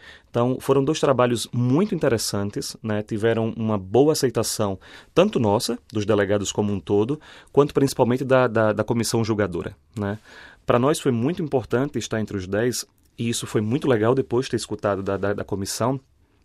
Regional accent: Recife, Pernambuco, Brazil; Eu sou do Recife, de Pernambuco.

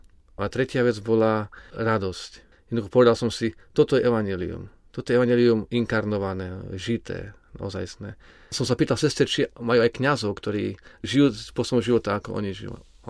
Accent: Čadca, Žilina Region, Slovakia; Pochádzam z Čace, ako mladý študent na strednej škole som často pomáhal na fare.

